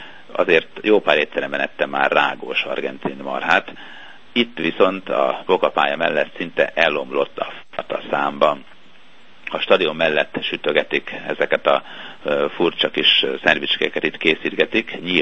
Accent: Sopron, Győr-Moson-Sopron, Hungary; Én Sopronban születtem, és ott nőttem fel, úgyhogy láttam, hogy milyen volt a vasfüggöny.

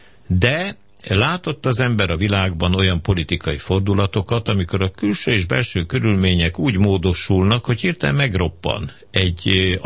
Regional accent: Hungary; mint magyar szavazópolgárnak

